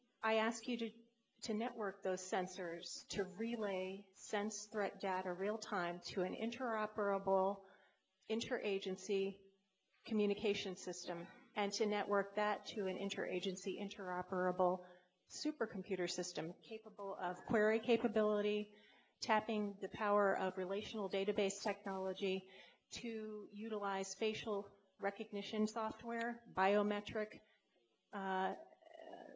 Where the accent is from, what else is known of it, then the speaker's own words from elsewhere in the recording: Long Island, New York, United States; now in Washington, United States; I'm originally from Long Island